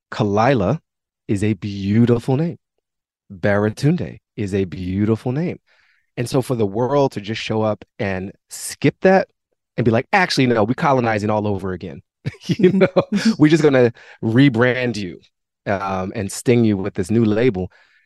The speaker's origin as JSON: {"language": "English", "town": "Washington", "region": "District of Columbia", "country": "United States", "tie": "born or raised there", "said": "I grew up in Mount Pleasant in a great neighborhood in Washington, D.C. It was heavily Black and Latine and some white people in certain parts of the neighborhood."}